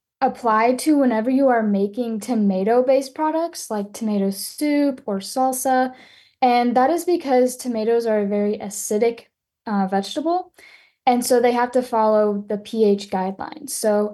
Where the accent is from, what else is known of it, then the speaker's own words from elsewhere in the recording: Illinois, United States; I am from Monroe County in Illinois, which is just about 40 minutes away from St. Louis. And it's pretty much a very rural community